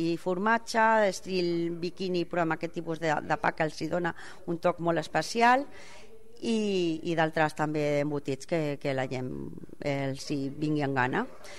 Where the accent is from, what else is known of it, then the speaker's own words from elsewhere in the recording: El Prat de Llobregat, Catalonia, Spain; also born or lived in Barcelona; Bueno, jo sóc nascuda a Barcelona de tota la vida, resident del Prat de Llobregat de tota la vida.